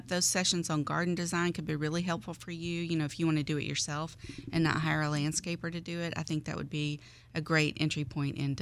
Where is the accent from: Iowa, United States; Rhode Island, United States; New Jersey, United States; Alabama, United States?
Alabama, United States; You know, I grew up in Alabama. We've moved all over the Southeast with my husband's job.